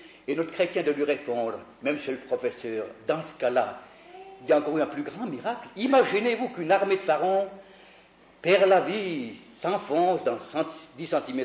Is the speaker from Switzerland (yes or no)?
yes; Bern, Switzerland; Une fois que je rentrais d'une ville de Suisse qui s'appelle Lausanne, chez moi à Berne